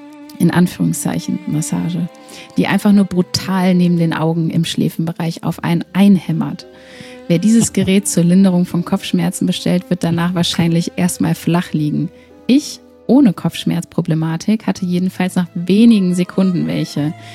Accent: North Rhine-Westphalia, Germany; beim Kölnisch Wasser. Ich komme ja aus der Ecke und das kennt man von klein auf

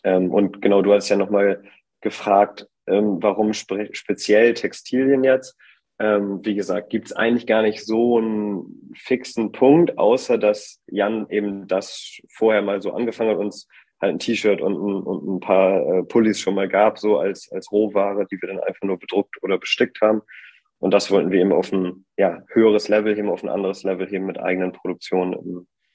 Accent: Bremen, Germany; born there; now in Hamburg, Germany; werde 29 Jahre alt jetzt im August, fast schon zu alt gemacht. Genau, ich komme ursprünglich aus Bremen, da bin ich geboren und habe da auch studiert. Mittlerweile wohne ich jetzt in Hamburg.

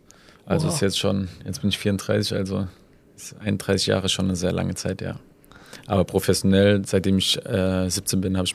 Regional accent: Wehen, Hesse, Germany; Und ich bin ja auch hier bei Wehen groß geworden.

